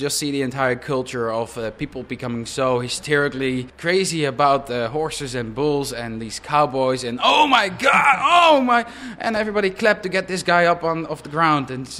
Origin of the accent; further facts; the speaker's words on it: Netherlands; I'm from the Netherlands. I'm 26 years old.